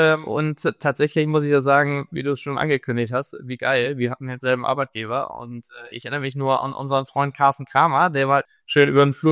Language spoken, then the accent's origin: German; Hamburg, Germany; ich bin geborener, waschechter Hamburger. Also man könnte sagen, cool oder auch langweilig, weil ich tatsächlich in Hamburg geboren bin, in Hamburg Abitur gemacht habe, in Hamburg studiert habe